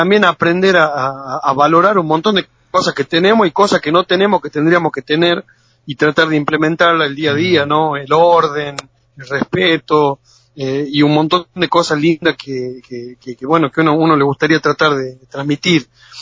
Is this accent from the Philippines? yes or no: no; Catamarca, Argentina; viste que los catamarqueños somos bien catamarqueños con la R, viste. No, yo soy muy orgulloso de mi tonada, de mi idioma